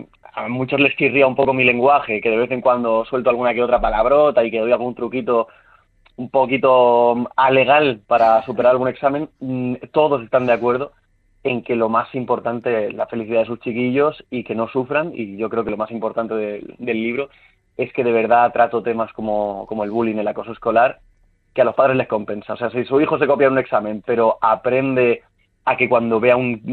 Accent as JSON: {"language": "Spanish", "region": "Canary Islands", "country": "Spain", "tie": "born or raised there", "accent": "peninsular Spanish", "said": "yo nací en Canarias, me crié aquí y todo el rollo, pero claro, mis padres son peninsulares y yo pues cogí el acento de casa. Eso no significa que sea menos canario"}